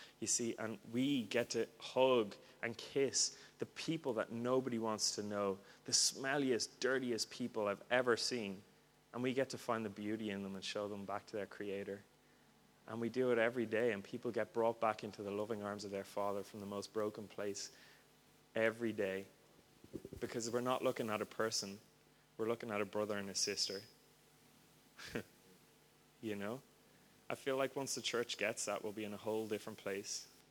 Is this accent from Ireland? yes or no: yes; Ireland; See, I come from Ireland where Christians kill each other.